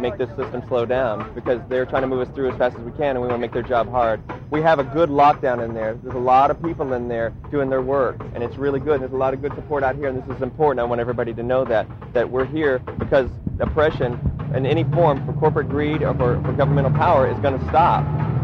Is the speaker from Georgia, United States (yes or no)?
no; Dallas, Texas, United States; I'm from Dallas.